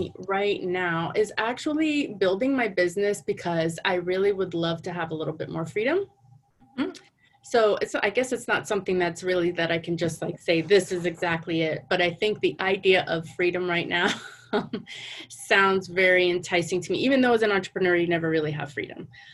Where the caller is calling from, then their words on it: Pasadena, California, United States; I am tuning in from Southern California in the Pasadena area.